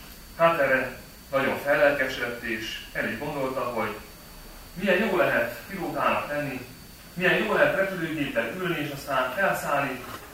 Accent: Téglás, Hajdú-Bihar, Hungary; a Sukorói Egyházközségnek a lelki pásztora, de nem Sukorón nőttem fel, hanem annak idején Debrecen és Nyíregyháza között a Téglás nevű, akkor nagyközség, most már városban.

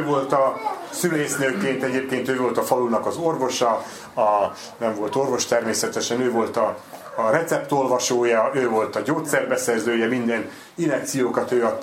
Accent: Borsod-Abaúj-Zemplén, Hungary; born there; most már azért 61 éves vagyok, visszamentem ebbe a pici faluba, a szülőfalumba, ott Ózd mellett

